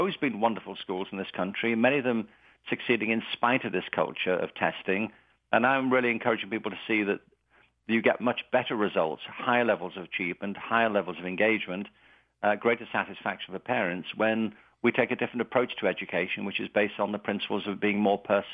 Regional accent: London, United Kingdom; now in Los Angeles, United States; I'm not calling you from the suburbs of London at the moment. I live in Los Angeles, and we've lived here for 15 years.

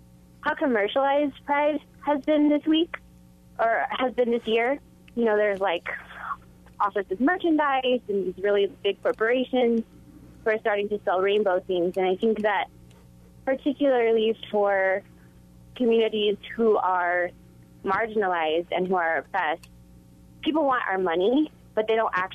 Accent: Las Cruces, New Mexico, United States; now in Albuquerque, United States; I live here in Albuquerque, but I'm originally from Las Cruces

